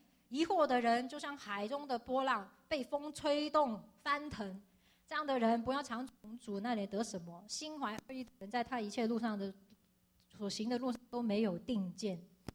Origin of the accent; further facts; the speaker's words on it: Hong Kong; 我小时候在香港上课的时候